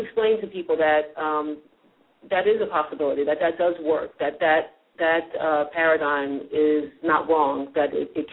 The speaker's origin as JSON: {"language": "English", "country": "United States", "said": "you know, I'm American, and the way my parents raised me was very open."}